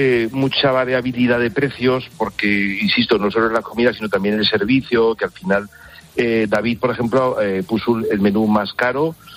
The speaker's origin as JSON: {"language": "Spanish", "town": "Huesca", "region": "Aragon", "country": "Spain", "tie": "born or raised there", "said": "tengo que citar alguno de mi pueblo."}